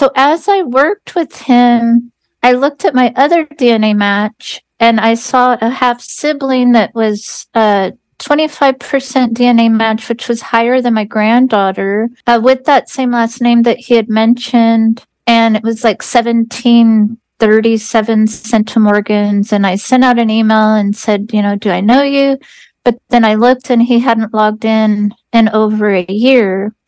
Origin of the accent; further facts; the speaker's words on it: California, United States; I am from Northern California, and I am 58 years old.